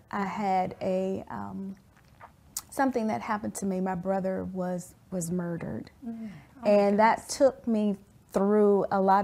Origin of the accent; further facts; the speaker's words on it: Alabama, United States; I grew up in Alabama and always trying to, you know, be the best, do more, fit in.